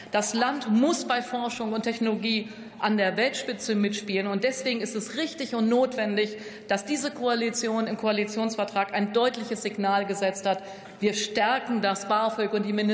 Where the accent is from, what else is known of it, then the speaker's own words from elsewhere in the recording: Münster, North Rhine-Westphalia, Germany; aus meiner Heimat, aus Nordrhein-Westfalen, könnte ich viele, viele Beispiele nennen, ob Wasserstofftechnologie im Ruhrgebiet, künstliche Intelligenz in Aachen, Batterieforschung bei mir zu Hause in Münster.